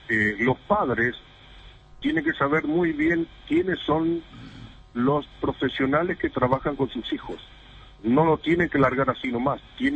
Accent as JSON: {"language": "Spanish", "country": "Paraguay", "said": "voy a sentirme orgulloso siempre de ser paraguayo."}